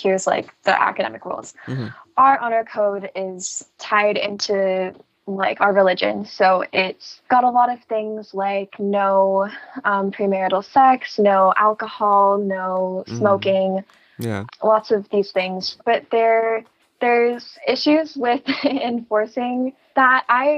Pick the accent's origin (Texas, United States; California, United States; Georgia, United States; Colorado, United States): California, United States; Los Angeles; I'm from Los Angeles, and I'm currently at university.